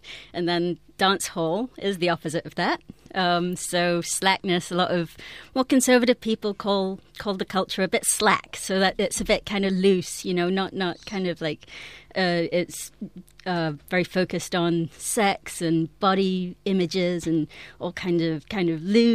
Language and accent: English; Jamaica; Yeah, well, growing up in Jamaica, you just end up kind of you know, there.